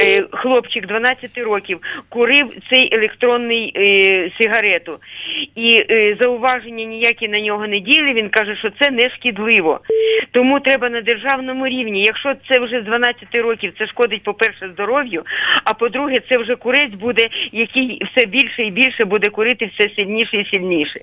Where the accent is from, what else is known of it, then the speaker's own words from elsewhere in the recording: Kyiv, Ukraine; я з Києва, мені 70 років